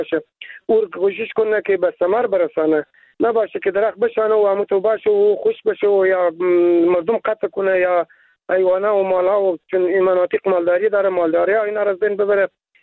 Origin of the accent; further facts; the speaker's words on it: Badghis, Afghanistan; بادغیس ما مردم های ولسوالی ها که جنگل پستلیک باریم